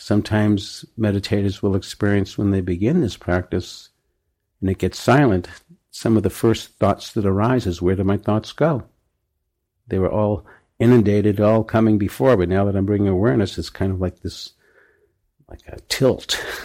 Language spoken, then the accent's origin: English; New England, United States; well, I grew up in New England and we say, how's the weather?